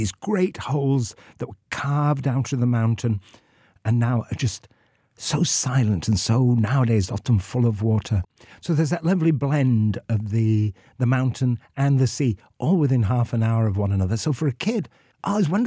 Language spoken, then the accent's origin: English; Wales, United Kingdom; you know, I'm from North Wales, and I would tell you